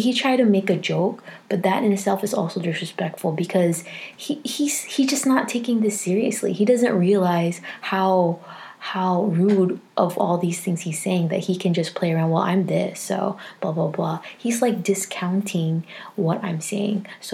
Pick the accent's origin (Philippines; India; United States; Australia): Philippines; And I even said, like, well, I'm Filipino and I'm Asian.